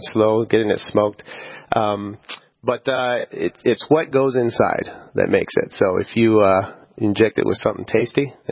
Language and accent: English; Arizona, United States; I enjoy it. I come from Arizona, so the heat, the difference in temperature is really good for me up here.